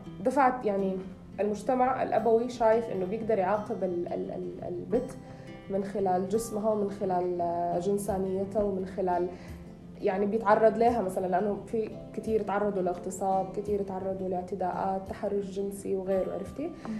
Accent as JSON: {"language": "Arabic", "country": "Sudan", "tie": "born or raised there", "said": "لا أنا ولدت هنا وعشت حياتي هنا، كبرت هنا في السودان"}